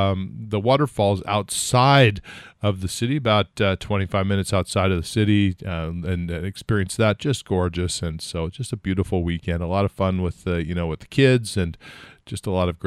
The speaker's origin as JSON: {"language": "English", "region": "California", "country": "United States", "tie": "born or raised there", "moved": "yes", "said": "I grew up in California, been many years away."}